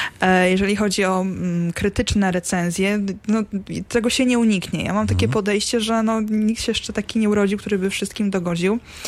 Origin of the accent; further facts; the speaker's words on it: Wieluń, Łódź Voivodeship, Poland; W mojej rodzinnej miejscowości też było bardzo duże zainteresowanie moją książką.